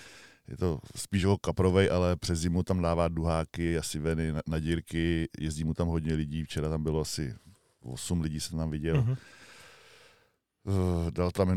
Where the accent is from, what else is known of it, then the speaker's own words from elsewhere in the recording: Dobřív, Plzeň Region, Czechia; jsem byl asi ve třetí, ve čtvrté třídě, chodili jsme z Dobříva pěšky, 4 kilometry do Hrádku každou sobotu na kroužek a na jaře zkoušky.